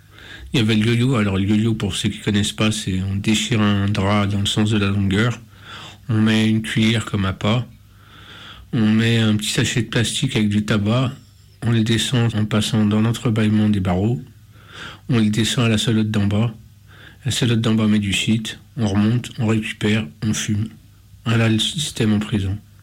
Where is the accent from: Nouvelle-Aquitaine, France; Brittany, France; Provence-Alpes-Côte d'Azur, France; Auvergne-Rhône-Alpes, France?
Auvergne-Rhône-Alpes, France; Lyon; j'ai 49 ans, je suis lyonnais depuis 49 ans, j'ai visité pas mal de villes en travaillant, je suis toujours retourné à ma source, je suis algérien d'origine, j'étais musulman pendant 49 ans